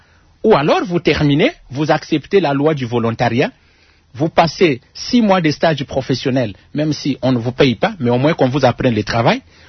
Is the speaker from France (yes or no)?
no; DR Congo; nous donne les droits, nous, en tant que Congolais, d'aider la nation avec notre expertise